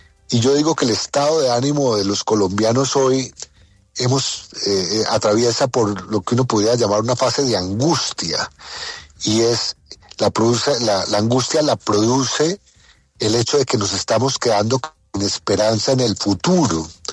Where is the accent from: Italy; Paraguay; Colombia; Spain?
Colombia; es probablemente nuestra incapacidad como colombianos para no unirnos alrededor de la necesidad de poner fin a la violencia.